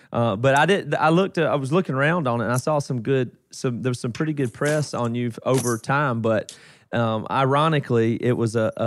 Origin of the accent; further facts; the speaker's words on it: South Carolina, United States; now in Seattle, United States; But I'm from South Carolina originally.